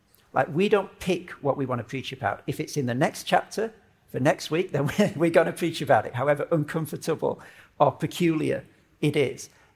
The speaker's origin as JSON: {"language": "English", "region": "Yorkshire and the Humber", "country": "United Kingdom", "lives_now": "Australia", "said": "I'm glad you referred to my British heritage. I come from the People's Republic of South Yorkshire. Very, very proud Brit living in Australia."}